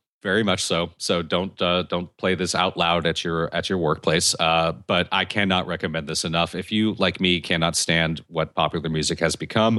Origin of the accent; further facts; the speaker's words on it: United States; Whatever. I'm American.